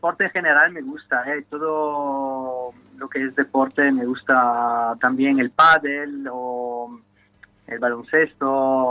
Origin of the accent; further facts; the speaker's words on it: Vicenza, Veneto, Italy; Spanish is a second language; Yo soy, bueno, soy italiano, soy de Vicenza, del norte de Italia, cerca de Verona